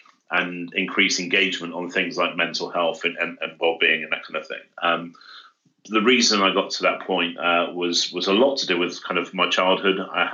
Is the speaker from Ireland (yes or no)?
no; Kingswood, South West England, United Kingdom; also born or lived in Yate; Yeah, so I was born, I was born in Yates, but then when I was about two, we moved to Kingswood, and most of my kind of childhood was spent in Kingswood, and then ended up coming full circle back in Yates.